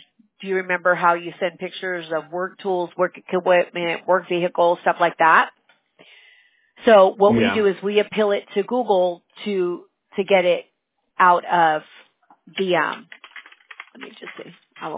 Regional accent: California, United States; California. From Cali. Born and raised in Orange County.

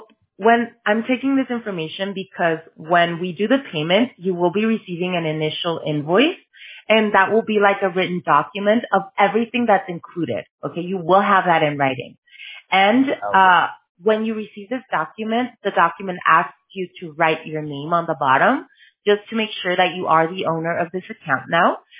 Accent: Tijuana, Baja California, Mexico; English is a second language; I'm Mexican, like I said. So it gives me away.

